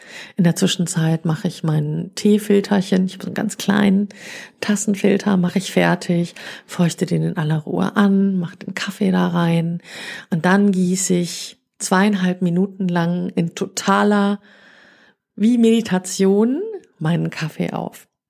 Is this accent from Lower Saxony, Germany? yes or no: no; Münster, North Rhine-Westphalia, Germany; Also ich komme aus Münster, da ist das ein bisschen anders.